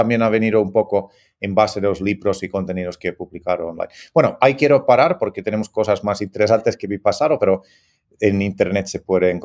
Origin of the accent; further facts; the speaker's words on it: Finland; born there; Spanish is a second language; moved away; also born or lived in Mexico / Italy; luego viví como 5 meses en Miami y anteriormente de esto también he vivido en México e Italia y luego he estudiado en Finlandia, que es mi país natal, entonces sí, pero aquí 20 años.